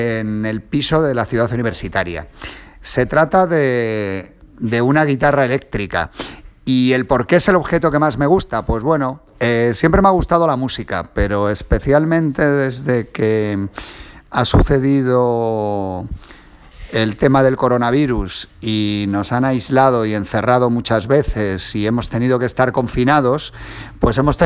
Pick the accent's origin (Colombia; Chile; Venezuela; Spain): Spain; soy español y vivo en Madrid.